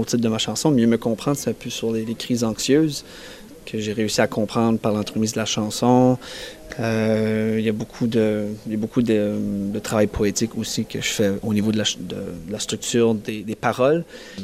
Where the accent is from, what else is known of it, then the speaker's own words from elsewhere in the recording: Nigadoo, New Brunswick, Canada; je viens de Nigadou. Donc c'est un petit village sur la région côtière du Nouveau-Brunswick, dans le nord.